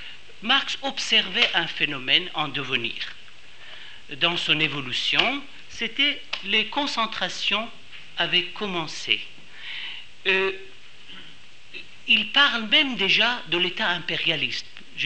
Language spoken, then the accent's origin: French; Switzerland; je viens de la Suisse là-bas, on dit 71